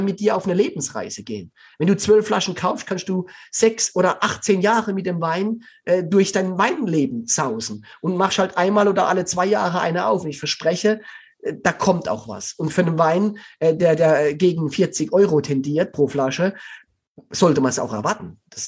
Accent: Baden-Württemberg, Germany; Ich komme aus dem Schwarzwald, ich bin da aufgewachsen.

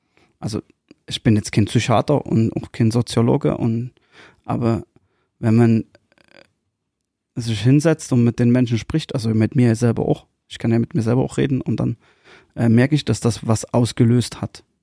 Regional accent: East Germany, Germany; born there; Ja. Geboren in der DDR. Ja. Und da lege ich auch Wert drauf, weil ich in der DDR geboren bin.

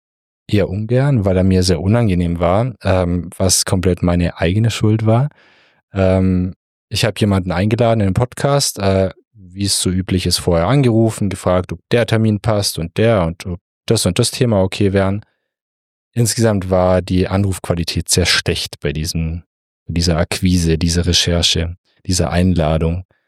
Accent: Lindau, Bavaria, Germany; Ich komme aus Lindau, Bodensee, also noch

